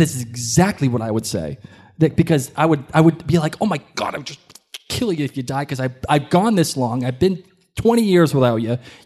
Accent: Boston, Massachusetts, United States; accent: Boston; every time I use my Boston accent, they're going to drink.

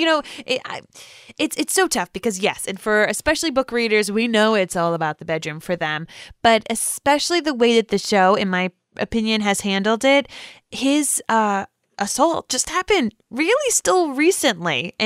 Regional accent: Rhode Island, United States; I'm from Rhode Island. I've never been to Hawaii.

